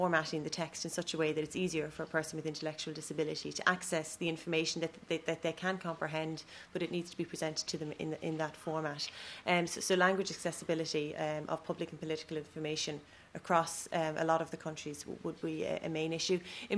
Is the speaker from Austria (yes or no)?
no; Waterford, Munster, Ireland; I'm with Down Syndrome Ireland, and I'm from Waterford in Ireland.